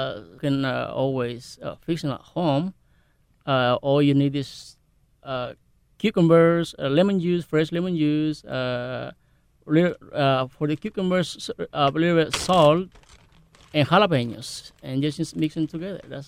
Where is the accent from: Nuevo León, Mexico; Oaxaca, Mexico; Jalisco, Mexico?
Jalisco, Mexico; Puerto Vallarta; I am from Puerto Vallarta. That's on the Pacific coast